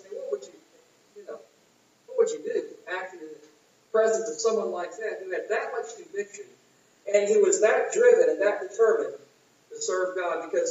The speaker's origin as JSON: {"language": "English", "region": "Texas", "country": "United States", "tie": "born or raised there", "said": "I think back at this lady in Texas, of course, I grew up in Texas."}